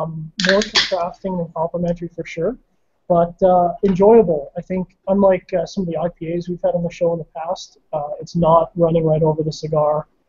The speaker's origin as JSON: {"language": "English", "region": "Scotland", "country": "United Kingdom", "said": "I'm Scottish and cheap"}